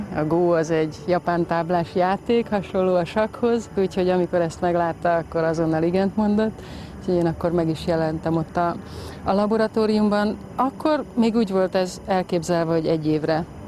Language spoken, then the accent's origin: Hungarian; Budapest, Hungary; A 60-as években nőttem fel a Feneketlen tó partján, a 11. kerületben.